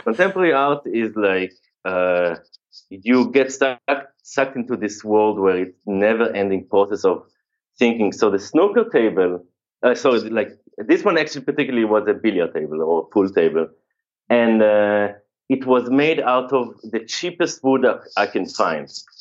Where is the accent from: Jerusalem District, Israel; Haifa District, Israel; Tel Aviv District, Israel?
Jerusalem District, Israel; Jerusalem; now in Berlin, Germany; From Jerusalem.